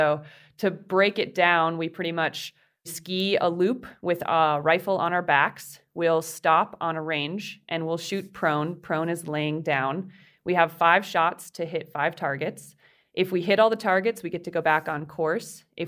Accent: Wisconsin, United States; I grew up a runner in Wisconsin

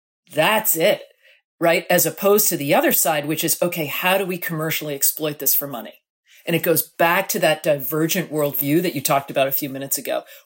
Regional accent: Massachusetts, United States; You know, I'm a Kennedy Democrat. I'm from Massachusetts.

